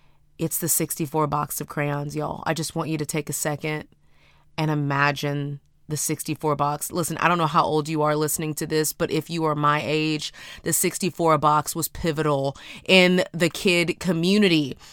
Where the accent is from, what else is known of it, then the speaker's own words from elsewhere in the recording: Houston, Texas, United States; I'm from Houston, Texas, okay?